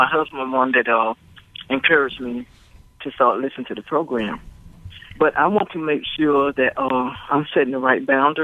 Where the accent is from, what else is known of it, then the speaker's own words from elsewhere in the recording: Georgia, United States; now in Washington, United States; I'm from Georgia, and I live in the Washington, D.C. area.